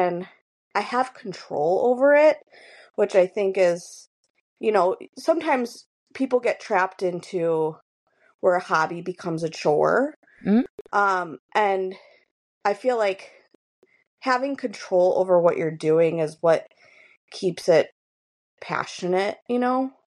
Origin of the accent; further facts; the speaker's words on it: Chicago, Illinois, United States; now in Henderson, United States; I'm originally from Chicago. I met my husband just over 10 years ago.